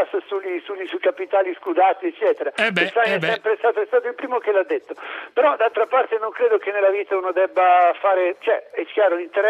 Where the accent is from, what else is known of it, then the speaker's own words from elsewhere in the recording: Pisa, Tuscany, Italy; più o meno ne sentivo parlare da Pisa, io sono toscano